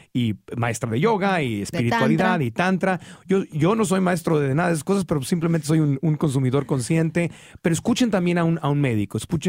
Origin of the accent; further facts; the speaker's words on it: Mexico City, Mexico; Yo me acuerdo cuando crecí en la Ciudad de México